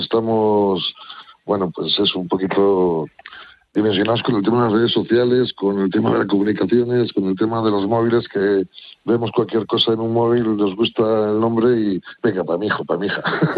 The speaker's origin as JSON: {"language": "Spanish", "town": "Burgos", "region": "Castile and León", "country": "Spain", "lives_now": "Huerta de Rey, Spain", "said": "actualmente vivo en Huerta del Rey Mi padre es de Huerta de Rey, aunque yo soy de Gamonal, Burgos."}